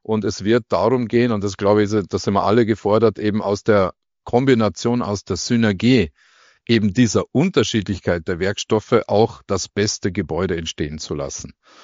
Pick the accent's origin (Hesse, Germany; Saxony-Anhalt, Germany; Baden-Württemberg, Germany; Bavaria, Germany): Bavaria, Germany; born there; also born or lived in Regensburg; Ich bin gebürtiger Bayer, vielleicht um das vorab auch sprachlich noch zu untermauern, unschwer zu erkennen.